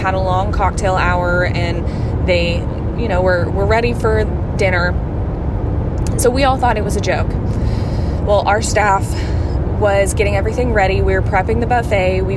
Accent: Kentucky, United States; I am from Kentucky

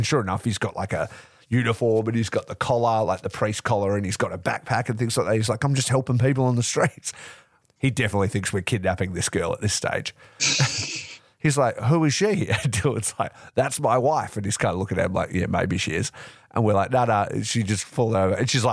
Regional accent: Western Australia, Australia; I have to say it because I'm West Australian and I fucking doing my country proud.

